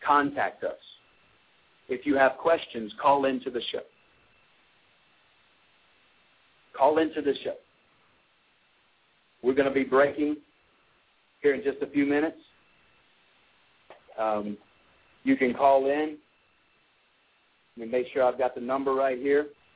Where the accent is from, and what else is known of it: Anderson, South Carolina, United States; born or raised there; now in Tucker, United States